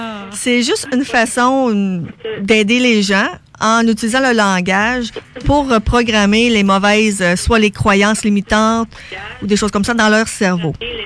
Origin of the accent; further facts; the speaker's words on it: Quebec City, Quebec, Canada; also born or lived in Toronto; Non, j'étais vraiment de Québec, là.